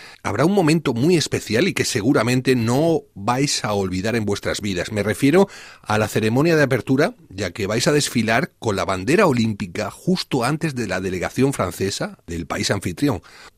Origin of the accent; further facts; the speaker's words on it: Venezuela; Soy venezolano, y es algo muy normal lo que me estáis comentando.